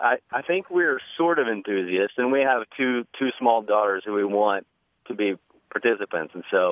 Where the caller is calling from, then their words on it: Fort Worth, Texas, United States; Fort Worth, Texas.